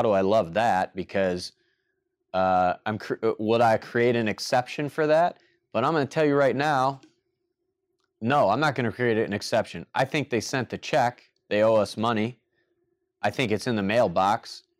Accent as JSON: {"language": "English", "region": "Michigan", "country": "United States", "moved": "yes", "lives_now": "Miami, United States", "said": "I came here from Michigan to Miami, Florida"}